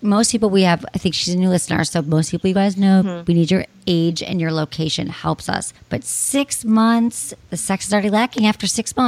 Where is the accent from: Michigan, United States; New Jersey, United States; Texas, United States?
Michigan, United States; I grew up in Michigan, so I was like, we would always go to over to Canada.